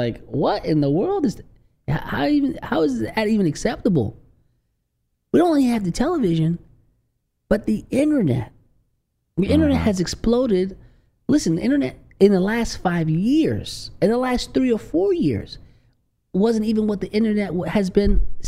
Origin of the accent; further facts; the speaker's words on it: New Jersey, United States; I grew up in Jersey, you know, and I was watching all these shows like Little House on the Prairie